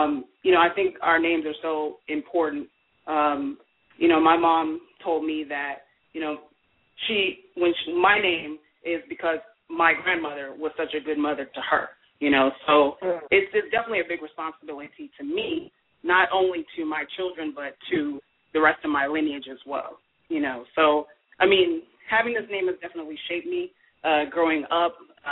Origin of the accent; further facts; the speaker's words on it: Houston, Texas, United States; I was born and raised in Houston, Texas.